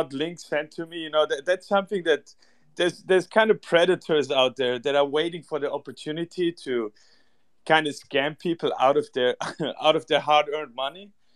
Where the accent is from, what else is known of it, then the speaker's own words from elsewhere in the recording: Germany; now in United States; I'm born and raised in Germany, you know, but I live in the US